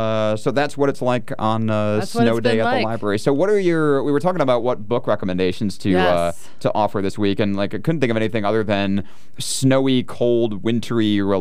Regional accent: Michigan, United States; You know, I can say this because I'm from Michigan.

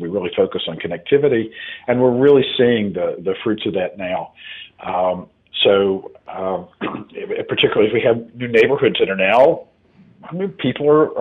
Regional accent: Hillsborough, North Carolina, United States; I can be across North Carolina, I can be in Virginia or somewhere in the Southeast, and I say, oh, I'm from Hillsboro, and people say, oh, I love Hillsboro.

